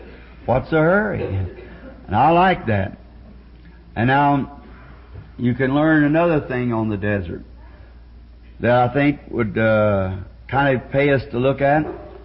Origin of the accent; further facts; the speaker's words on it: Ireland; And I was there as an Irishman.